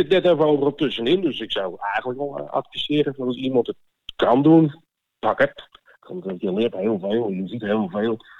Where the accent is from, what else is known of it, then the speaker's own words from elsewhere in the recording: Netherlands; Het zijn mensen zoals ik als Nederlander in de lodge kom, maar zo heb je het ook uit het Midden-Oosten vandaan en het Verre Oosten.